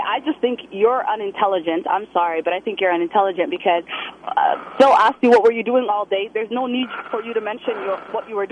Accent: Canada; I'm Canadian

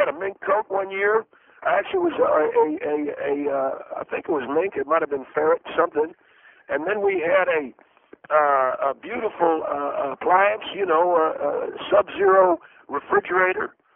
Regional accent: Texas, United States; Mr. Henry, I'm from Texas. I'm not from California. I don't come from Virginia. I don't come from Florida. I come from Texas.

